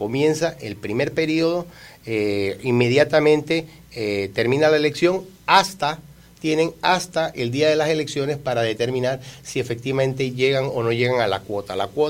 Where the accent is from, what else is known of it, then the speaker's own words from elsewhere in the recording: Panama; estas son las posiciones que uno tiene que tener como panameño, de desprendimiento